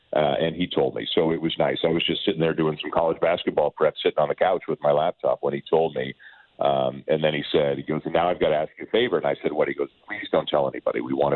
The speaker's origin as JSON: {"language": "English", "country": "Canada", "said": "I'm very proud of being Canadian, and I've worked probably more in the U.S. in my career than I have in Canada, but I've always lived in Canada."}